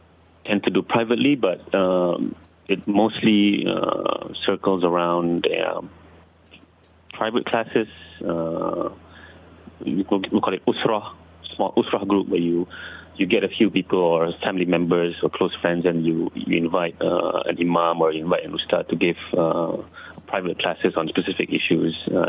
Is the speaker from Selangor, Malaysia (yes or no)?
yes; Kajang, Selangor, Malaysia; I grew up in Kajang, which is not far from Bangi.